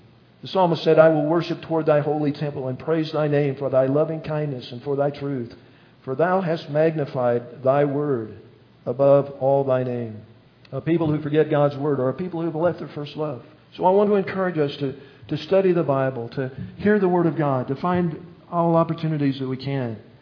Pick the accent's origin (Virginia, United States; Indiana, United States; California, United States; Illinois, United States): Illinois, United States; She lived in southern Illinois. We're from Illinois. I lived in the Chicago area.